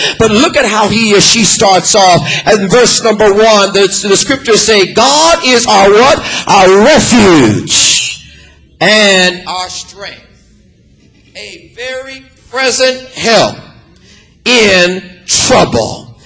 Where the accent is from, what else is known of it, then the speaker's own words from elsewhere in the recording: Los Angeles, California, United States; I'm from California, I'm a native of Los Angeles. We have earthquakes, hundreds of them every single day.